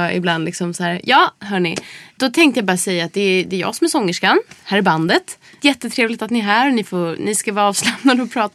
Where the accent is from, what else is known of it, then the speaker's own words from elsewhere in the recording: Dalarna County, Sweden; accent: Dalarna dialect; Jag har ju inte stockholmska sen barnsben, men jag, på något sätt som att när jag släpper, då blir det ändå något så här, fast blandat med mitt gamla dalmål.